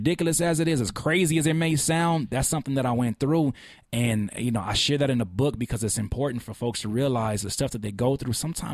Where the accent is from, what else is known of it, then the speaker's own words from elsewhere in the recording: California, United States; it's like, I came from Cali where ain't no damn snow.